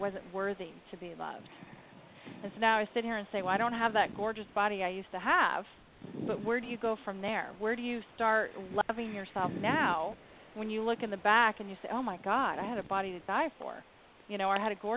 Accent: San Diego, California, United States; when I grew up here in California, in San Diego, everyone was like a size 0, size 5.

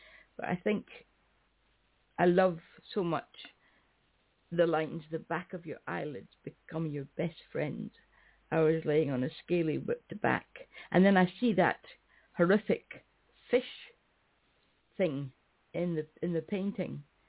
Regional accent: Scotland, United Kingdom; I'm Scottish, so it doesn't really apply to me. I'm very proud to be Scottish and glad I am

